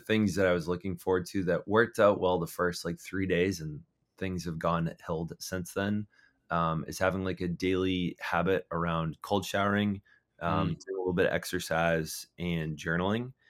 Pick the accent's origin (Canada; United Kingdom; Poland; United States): United States; Foxborough, Massachusetts; I grew up in Foxborough.